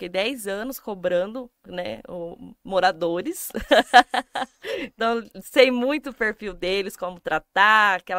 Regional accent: São Paulo, Brazil; born there; Então, gente, eu sou paulista mesmo, nasci lá...

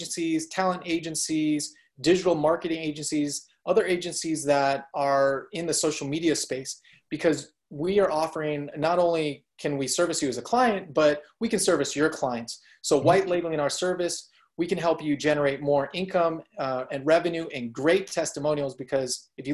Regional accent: San Francisco, California, United States; So I grew up in San Francisco for 17 years of my life.

